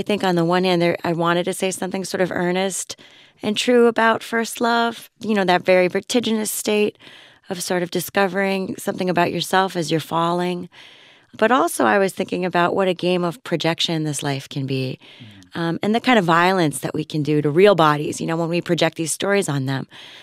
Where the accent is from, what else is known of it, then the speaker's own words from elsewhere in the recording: Miami, Florida, United States; But, you know, I really credit growing up in Miami in some ways.